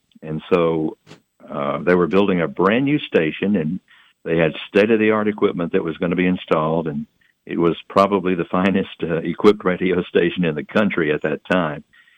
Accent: Childersburg, Alabama, United States; I went back home to Sylacauga, Alabama, in Talladega County. I grew up in Childersburg, which is just outside of Sylacauga.

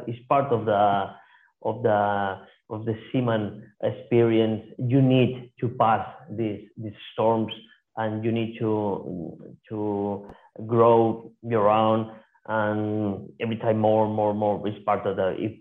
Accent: Palma, Balearic Islands, Spain; well, I can say that because I'm from Palma

